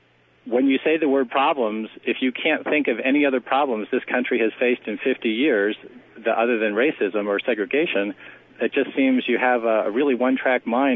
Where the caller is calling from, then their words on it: Cambridge, Massachusetts, United States; but I'm calling actually from the People's Republic of Cambridge, Massachusetts, one of the heart of the most liberal sections of the whole country.